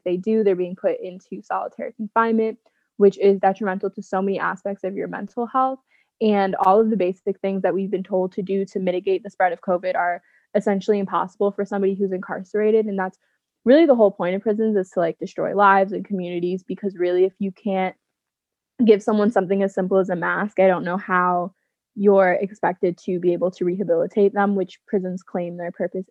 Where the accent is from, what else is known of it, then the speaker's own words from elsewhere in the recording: New Jersey, United States; But in case you don't want to look it up, I'm from New Jersey, so that's what I looked at.